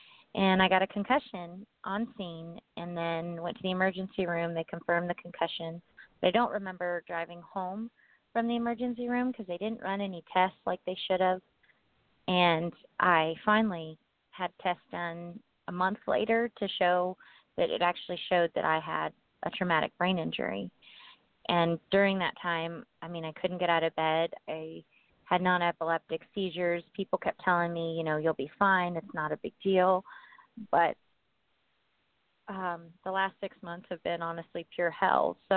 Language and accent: English; Texas, United States; now in Colorado, United States; I'm based out of the mountains in Colorado. I'm originally born and raised in Texas.